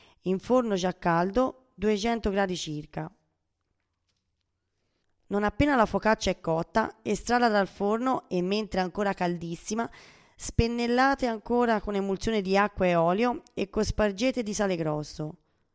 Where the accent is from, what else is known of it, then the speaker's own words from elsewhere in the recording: Genoa, Liguria, Italy; Io, da buona genovese, voglio darvi la ricetta della famosa fugassa